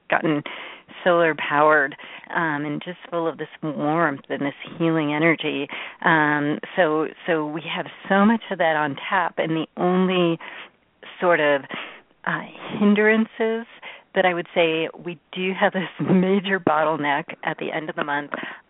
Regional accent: Florida, United States; You know, I grew up in Florida

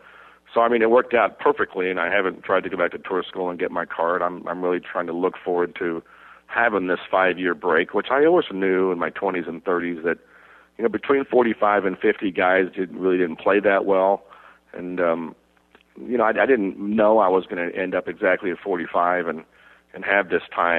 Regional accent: Dallas, Texas, United States; also born or lived in Phoenix, United States; it used to be Dallas was the biggest party in golf, my hometown, and now it's Phoenix, my other hometown.

